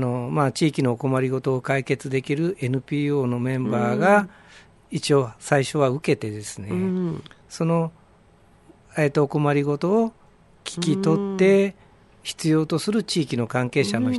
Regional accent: Ena, Gifu, Japan; 私の地元のエナではですね、

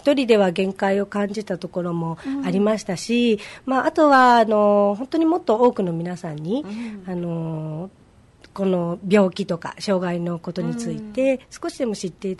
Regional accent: Toyokawa, Aichi, Japan; born there; now in Kariya, Japan; 刈谷市に住んでおります、はい、生まれは豊川でして、うん、刈谷地流に住んでも20年ぐらい経ちますかね

